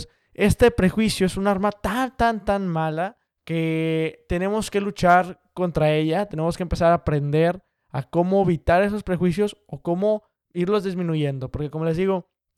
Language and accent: Spanish; Monterrey, Nuevo León, Mexico; Hicimos carnita asada como buenos regios y trajimos pues mucho ambiente mexicano.